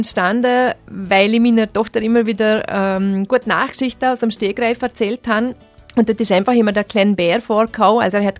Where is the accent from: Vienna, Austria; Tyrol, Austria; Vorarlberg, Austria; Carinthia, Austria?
Vorarlberg, Austria; Lustenau; accent: Lustenau dialect; Also ich werde ab und zu gefragt, warum ich die Lieder nicht auf Luschnauerisch mache, in meinem Dialekt.